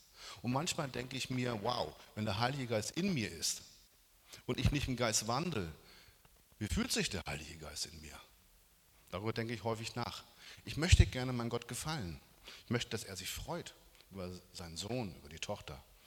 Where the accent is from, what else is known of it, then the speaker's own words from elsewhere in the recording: Northern Germany, Germany; now in Stuttgart, Germany; Ich komme aus Norddeutschland und wenn ich hier Auto fahre, sage ich, hier kann man nicht Auto fahren